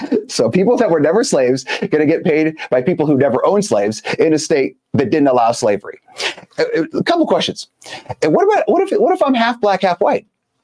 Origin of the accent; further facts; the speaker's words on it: California, United States; I'm actually from California. My mother still lives there, but it is not what it used to be.